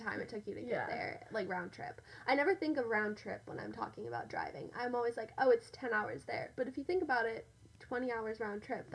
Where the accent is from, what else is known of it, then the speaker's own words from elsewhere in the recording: Colorado, United States; Because also, I grew up mainly in Colorado, and so it's very similar to Utah